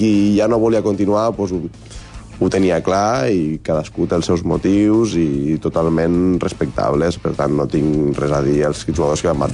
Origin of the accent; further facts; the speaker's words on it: Móra la Nova, Catalonia, Spain; jo soc de Móra-la-Nova, soc del poble.